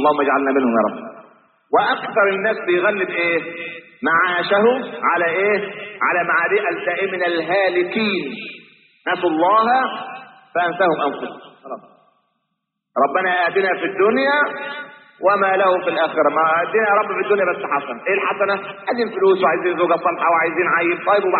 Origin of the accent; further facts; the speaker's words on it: Egypt; لكن إحنا كمصريين معتبرين العيش هو ده الايه